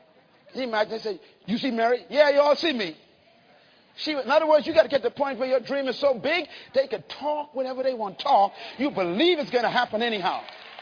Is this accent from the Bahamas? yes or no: yes; Nassau, New Providence, Bahamas; Growing up in Bain's town, the worst thing that could happen to anyone was to have their daughter pregnant.